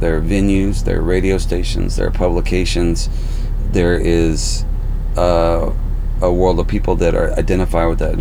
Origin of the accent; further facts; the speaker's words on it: Texas, United States; So I grew up in the suburbs. I was born in Houston, and I grew up in this small town about 20 miles north of there. I say small. It was 1,200 people when I moved there.